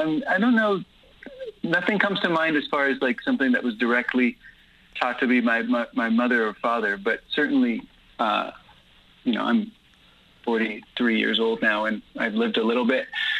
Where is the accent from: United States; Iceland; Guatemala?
Guatemala; I didn't grow up, I grew up in Guatemala.